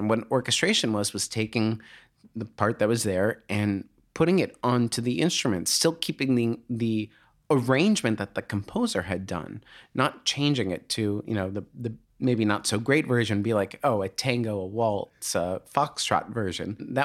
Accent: Boston, Massachusetts, United States; So I grew up just outside of Boston. And for whatever reason, I just wanted to dance.

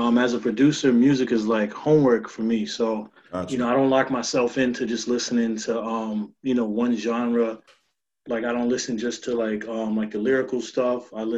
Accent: Harlem, New York, United States; born there; also born or lived in Pennsylvania / Florida; now in Long Island, United States; I'm based out of Long Island right now. Okay. I was born in Harlem. I lived in Pennsylvania, lived in Florida, so I bounced around a little bit.

